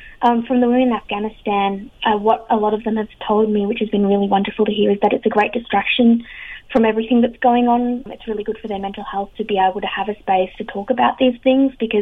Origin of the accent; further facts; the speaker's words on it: Australia; I, as an Australian